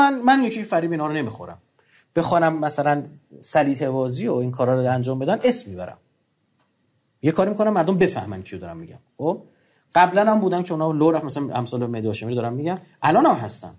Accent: Iran; یعنی ما ایرانیام از طریق اشراع لبنان فهمیدیم

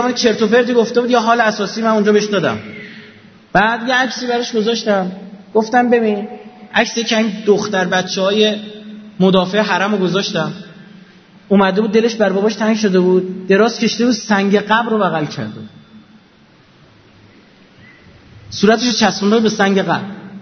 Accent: Iran

